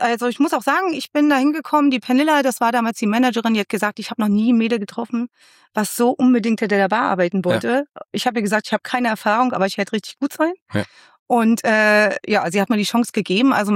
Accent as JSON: {"language": "German", "town": "Köthen", "region": "Saxony-Anhalt", "country": "Germany", "tie": "born or raised there", "said": "Genau, ich komme aus Köthen. Ja. Eigentlich der schönen Bachstadt Köthen mittlerweile hat es leider einen anderen Namen bekommen, aber ja, ich bin Ossi und bin da sehr gerne aufgewachsen."}